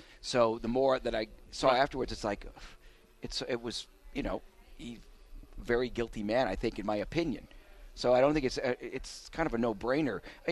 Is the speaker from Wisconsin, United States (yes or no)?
yes; Milwaukee, Wisconsin, United States; now in Philadelphia, United States; I'm originally from Milwaukee, and I'm a passionate sports fan with Packers, Brewers, and the Bucks.